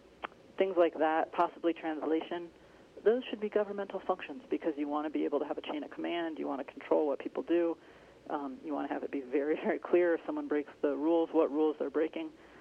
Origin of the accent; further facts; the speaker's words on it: Fairbanks, Alaska, United States; I grew up in Fairbanks and loved Alaska.